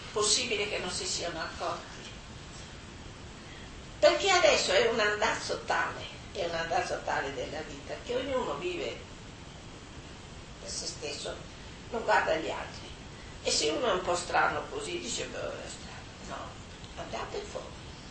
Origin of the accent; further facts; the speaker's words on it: Germany; Italian is a second language; Che io sono tedesca, capisco